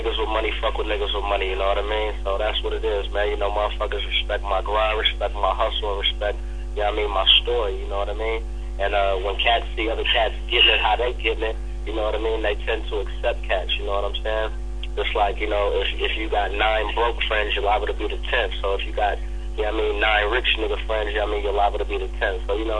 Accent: California, United States; in the San Francisco Bay Area and other counties in the surrounding areas. That was like my hometown

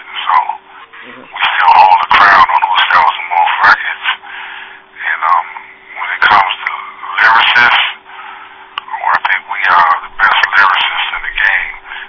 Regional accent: New York, United States; Well, I'm from New York.

